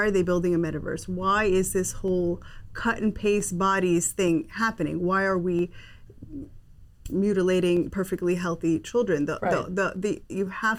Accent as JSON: {"language": "English", "country": "United States", "tie": "born there", "said": "I particularly landed in the role because I was born in the States."}